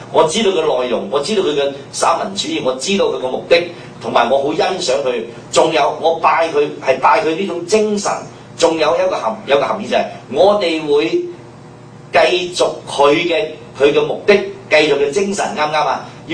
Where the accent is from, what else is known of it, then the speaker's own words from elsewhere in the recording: Guangdong, China; 我哋廣東人有一句説話叫做咩？